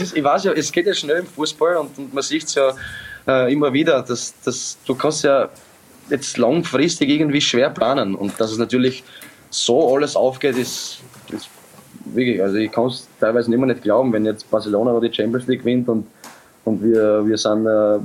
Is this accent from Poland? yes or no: no; Austria; born there; Ich bin aber ja in Österreich geboren.